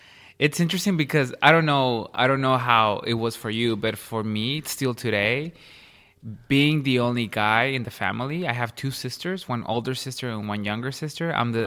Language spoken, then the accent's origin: English; Ciudad Juárez, Chihuahua, Mexico; I'm from Chihuahua.